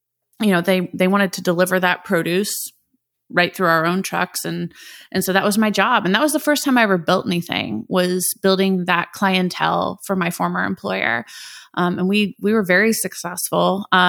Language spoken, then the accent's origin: English; Indianapolis, Indiana, United States; They're a very large wholesale distributor based here in my hometown of Indianapolis, Indiana.